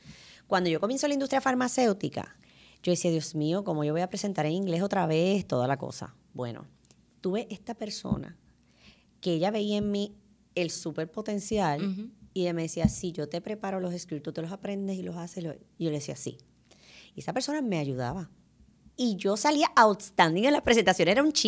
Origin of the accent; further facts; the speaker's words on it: Puerto Rico; me miraban esta cara de latina que yo tengo y me decían, tú hablas español, ¿verdad? Y yo le decía, sí, yo soy boricua.